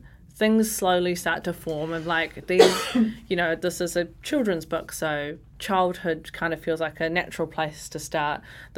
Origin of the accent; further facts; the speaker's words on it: Ascot Park, Wellington, New Zealand; I grew up in Ascot Park.